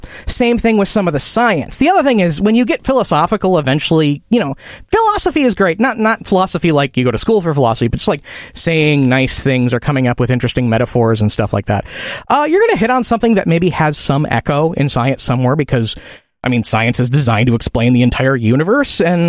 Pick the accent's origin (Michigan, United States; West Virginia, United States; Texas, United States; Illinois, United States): Illinois, United States; I'm from Illinois, and while I was growing up, these things called DNA evidence and DNA tests started happening